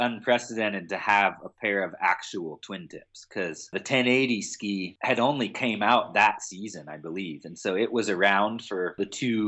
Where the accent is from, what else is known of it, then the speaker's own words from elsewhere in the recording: California, United States; even just being in California growing up in NorCal, it's surfing, it's skating